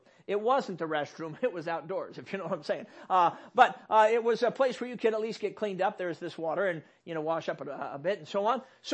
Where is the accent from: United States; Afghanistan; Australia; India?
United States; Chicago, Illinois; Now, I'm a city kid. I grew up in Chicago.